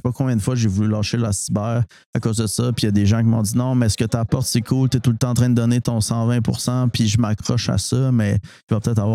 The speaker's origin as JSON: {"language": "French", "town": "Montréal-Est", "region": "Quebec", "country": "Canada", "tie": "born or raised there"}